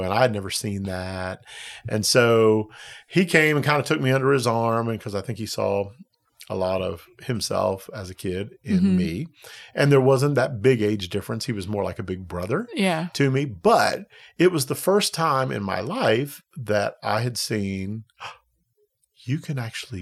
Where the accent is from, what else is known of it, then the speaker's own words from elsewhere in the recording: Maryland, United States; Oh, I grew up in the Washington, D.C. area.